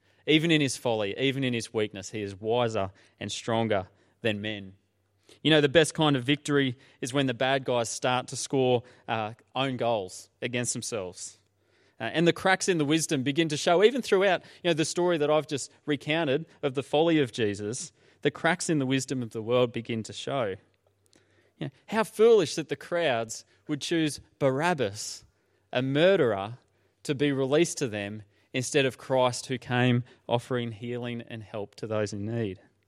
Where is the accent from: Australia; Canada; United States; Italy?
Australia; Toowoomba, Queensland; I played a couple of seasons of club cricket where I grew up in Toowoomba